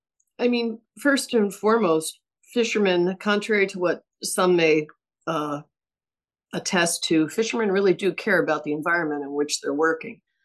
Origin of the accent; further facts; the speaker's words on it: New Jersey, United States; I grew up in New Jersey, spent the formative years there, and then went to college in South Carolina.